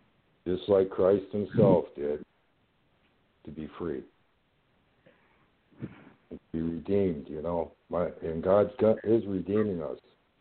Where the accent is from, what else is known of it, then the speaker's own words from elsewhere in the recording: Rosebud, South Dakota, United States; And I'm from Rosebud, South Dakota.